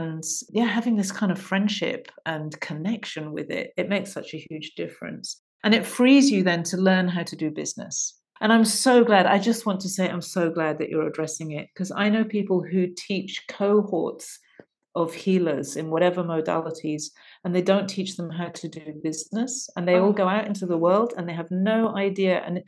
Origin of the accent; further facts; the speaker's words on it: United Kingdom; having grown up in an emotionally repressed culture, being British.